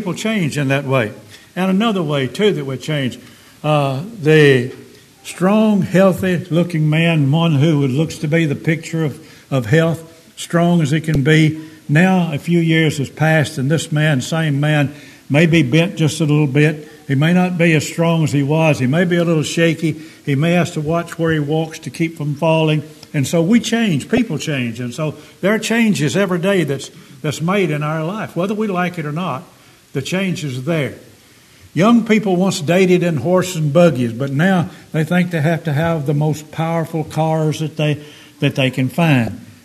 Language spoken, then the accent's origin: English; Alabama, United States; When I was growing up in Alabama, our main crop was cotton.